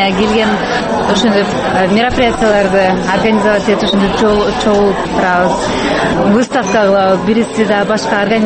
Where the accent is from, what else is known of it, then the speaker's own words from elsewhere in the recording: Osh, Osh Region, Kyrgyzstan; now in Austria; Мен Кыргызстандан болом, Ош шаарынан. Австрияга 2001 жылы келгенмин. Курс боюнча. Ошодон бери 2001 жылдан бери Австрияда окуп, ошо боюнча калганмын.